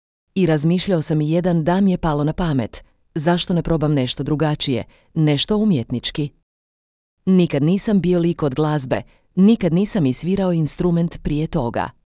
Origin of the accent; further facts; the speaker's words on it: Karlovac, Karlovac County, Croatia; Dolazim iz Karlovca. Cijeli život sam ovdje u Karlovcu većinom.